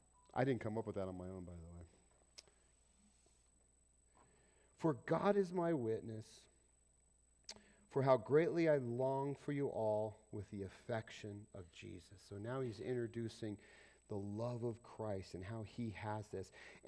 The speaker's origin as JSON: {"language": "English", "region": "Colorado", "country": "United States", "said": "yeah, I'm from Colorado, that's what we call them, the Donkeys."}